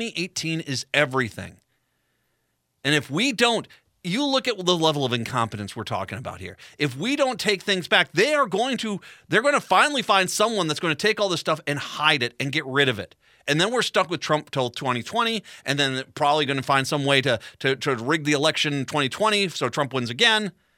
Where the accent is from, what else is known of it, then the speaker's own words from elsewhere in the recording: Rhode Island, United States; also born or lived in Minnesota; I grew up in, I was born in Minnesota. I grew up in Rhode Island.